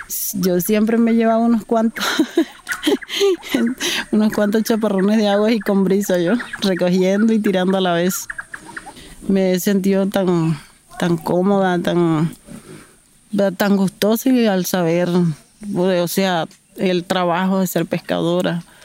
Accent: Mompox, Bolívar, Colombia; now in Sempegua, Colombia; Voy para 8 años a estar aquí en Sempegua. Soy de Mompox Bolívar, de aquí al lado del banco.

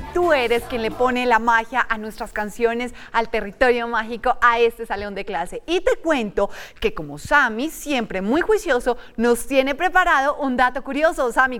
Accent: Colombia; un dato para hacernos sentir muy orgullosos de lo que somos como colombianos.

